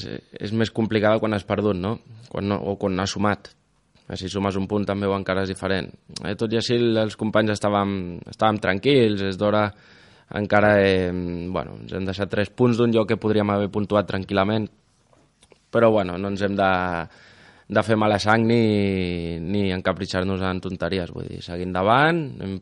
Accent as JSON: {"language": "Catalan", "town": "Barcelona", "region": "Catalonia", "country": "Spain", "said": "No és que vingui de Sants, jo vinc del Clot, de Barcelona."}